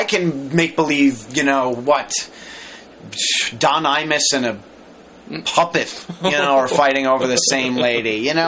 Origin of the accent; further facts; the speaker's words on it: New York, United States; I'd love to say it was Fiddler on the Roof because I grew up in New York